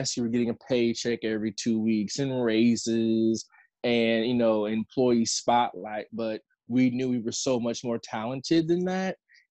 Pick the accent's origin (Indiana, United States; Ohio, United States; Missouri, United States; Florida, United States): Indiana, United States; Evansville; I'm from Evansville, Indiana. If no one is familiar with that, we are in the southern tip of the state of Indiana.